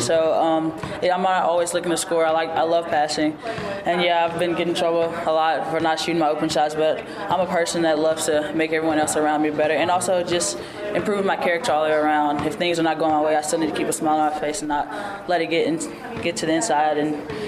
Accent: Louisiana, United States; I mean, I grew up in Louisiana all my life, so I knew what it was like.

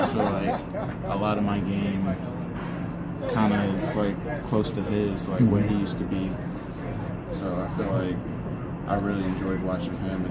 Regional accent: Raleigh, North Carolina, United States; now in Chicago, United States; From Raleigh, North Carolina.

